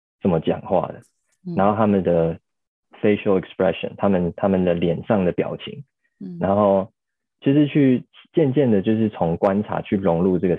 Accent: Taiwan; moved away as an adult; now in United States; 毕竟英文不是我的母语，然后我需要时间调试这样，然后毕竟上大学之前18年我都住在台湾，就是我的英文也不是说特别好

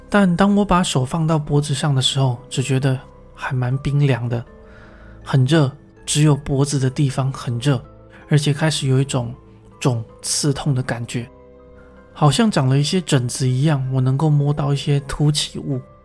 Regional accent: Saitama, Japan; 我的老家在埼玉县

